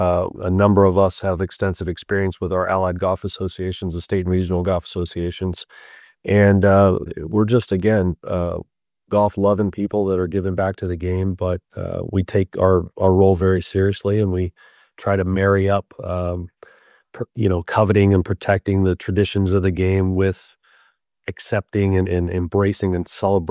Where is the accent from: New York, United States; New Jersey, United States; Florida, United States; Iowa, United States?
Florida, United States; growing up in Florida and seeing the landscape of the game change so much over the many decades in Florida